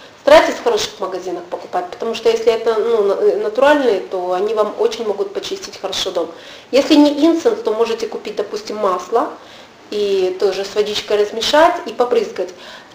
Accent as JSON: {"language": "Russian", "country": "Russia", "said": "в той стране, откуда мы родом, а из России"}